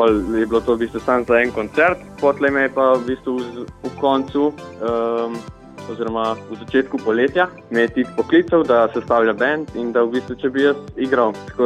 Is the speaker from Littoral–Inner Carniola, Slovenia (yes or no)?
yes; Cerknica, Littoral–Inner Carniola, Slovenia; ker sem jaz tukaj iz Cerknice ostali pa tudi iz okolice Ljubljane oziroma tam Žal